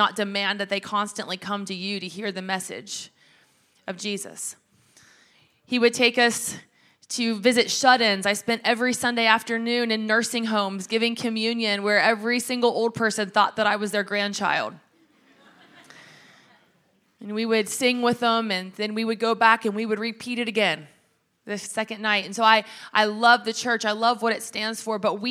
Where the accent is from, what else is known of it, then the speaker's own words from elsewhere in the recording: Kentucky, United States; I am from Kentucky. I love to eat. That is a true thing about the South.